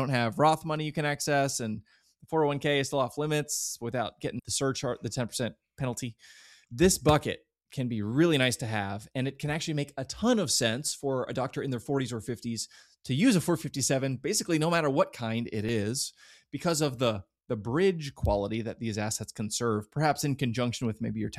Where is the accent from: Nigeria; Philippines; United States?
United States; Pittsburgh, Pennsylvania; And so I'm from Pittsburgh, so everything's black and gold.